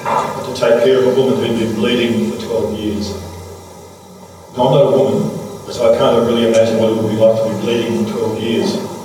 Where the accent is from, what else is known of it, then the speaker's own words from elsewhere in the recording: Australia; Yeah, I come from Australia.